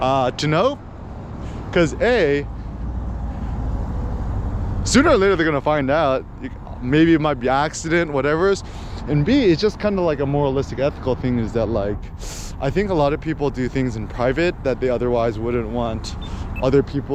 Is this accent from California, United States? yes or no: yes; California, United States; I mean, like, I was raised in the Bay Area, super liberal.